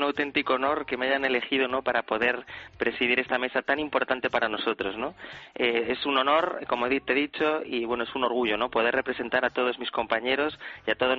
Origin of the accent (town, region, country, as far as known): Spain